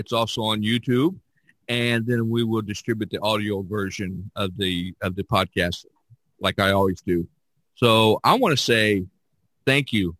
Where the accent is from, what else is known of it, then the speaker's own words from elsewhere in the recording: Indiana, United States; I grew up in Indiana and the cardinals, the red cardinals are our state bird.